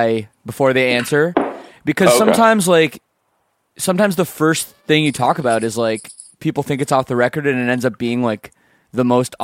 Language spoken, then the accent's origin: English; Canada; no, I'm Canadian anyways. I don't get a vote.